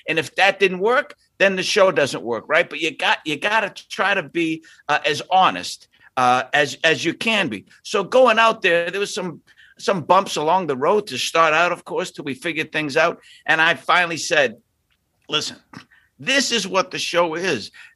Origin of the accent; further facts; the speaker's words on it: Boston, Massachusetts, United States; I am a kid from Southie and I'm Irish